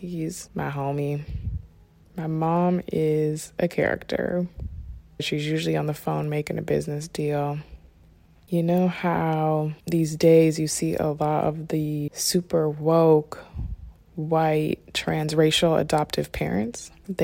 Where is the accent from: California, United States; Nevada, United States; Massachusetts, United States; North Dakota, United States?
North Dakota, United States; born there; So I was born in North Dakota and I was adopted when I was about 6 weeks old.